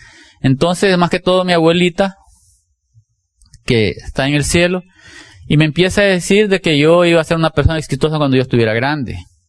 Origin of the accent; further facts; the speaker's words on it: El Salvador; yo soy salvadoreño y lógicamente vengo no vengo de la ciudad, sino que vengo del campo donde se trabaja bajo el sol